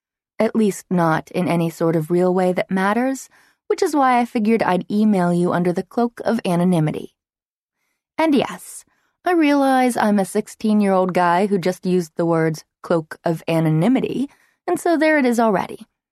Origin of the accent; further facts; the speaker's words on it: Chicago, Illinois, United States; And anyhow, I'm from Chicago.